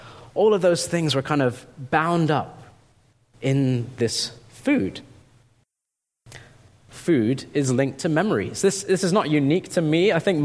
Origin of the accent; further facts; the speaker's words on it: India; I grew up in India. He was also from India.